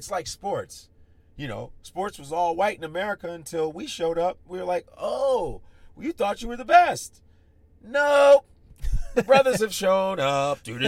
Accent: Chicago, Illinois, United States; because when I grew up in Chicago

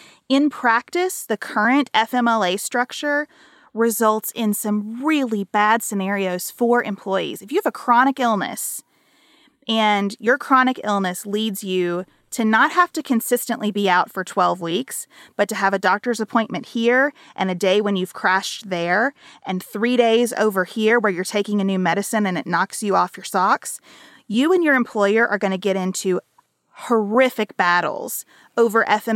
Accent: United States; Because as an American, again, I don't believe we're in an autocracy.

